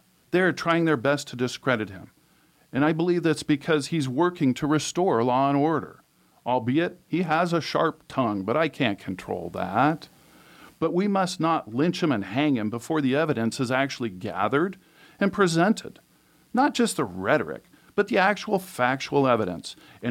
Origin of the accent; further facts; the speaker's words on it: Alaska, United States; I was born and raised in Alaska. This is my home. And it's not the same Alaska that I saw growing up.